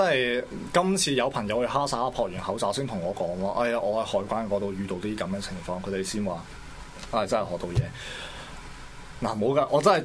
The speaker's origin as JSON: {"language": "Cantonese", "country": "Hong Kong", "said": "入口多元文化，絕對可以令到我哋香港人嘅生活質素提高嘅"}